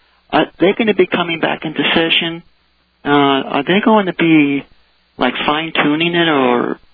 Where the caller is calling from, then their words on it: Arizona, United States; I'm from Arizona.